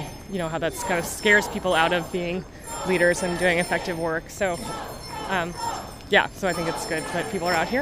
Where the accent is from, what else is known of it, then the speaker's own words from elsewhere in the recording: Philadelphia, Pennsylvania, United States; so I'm from Philadelphia.